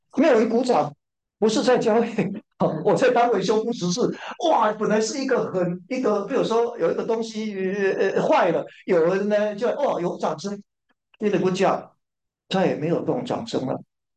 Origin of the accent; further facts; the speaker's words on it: Taiwan; 很简单啊，我是从台湾来的嘛